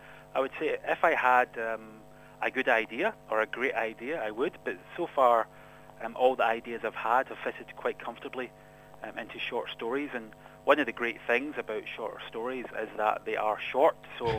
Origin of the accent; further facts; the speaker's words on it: Scotland, United Kingdom; When I was obviously born and brought up in Scotland, but when I was living there, I tended to look outwards actually for reading.